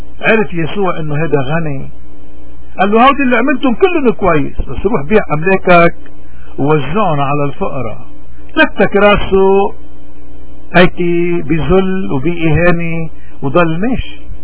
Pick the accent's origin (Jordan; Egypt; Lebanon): Lebanon; من هون رسالتنا كتير مهمة كلبنانيين، رسالتنا رسالة إيمان ومحبة.